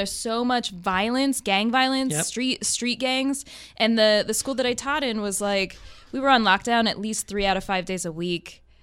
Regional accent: Pennsylvania, United States; I grew up in Pennsylvania. I grew up in what they called the snow belt.

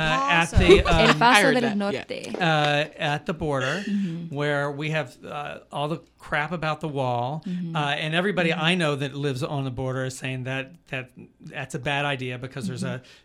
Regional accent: Houston, Texas, United States; and I grew up in Houston.

